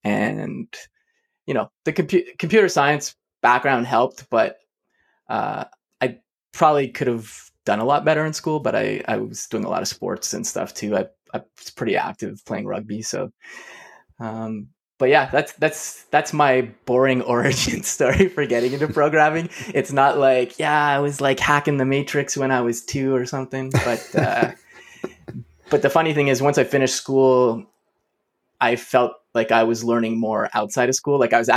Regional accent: Montreal, Quebec, Canada; But if you're in Quebec, you typically need to do these, which is where I'm from. I'm from Montreal.

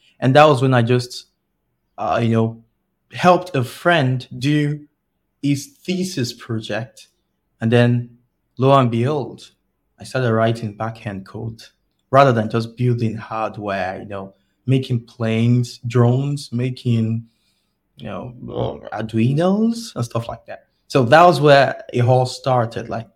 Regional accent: Nigeria; English is a second language; I am a backend engineer at Grace Health, and I am from Nigeria.

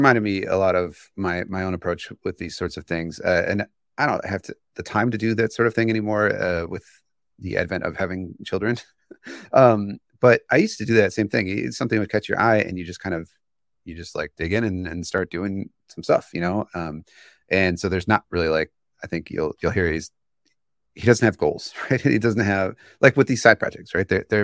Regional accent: Cleveland, Ohio, United States; I am from Cleveland, and I do web development.

